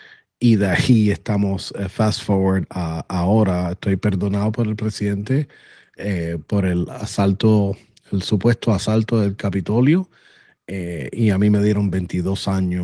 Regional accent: Miami, Florida, United States; born there; No, soy cubano, nacido aquí en los Estados Unidos, aquí en Miami.

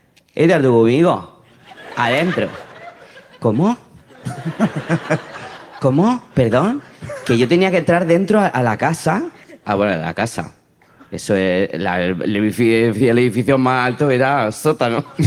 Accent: Madrid, Community of Madrid, Spain; accent: Madrid; Con mi acento es de Madrid

